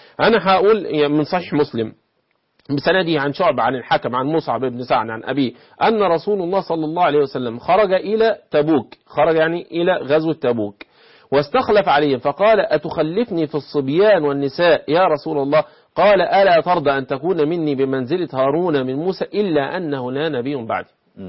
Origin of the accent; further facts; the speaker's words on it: Egypt; احنا بنقوله ايه كمصريين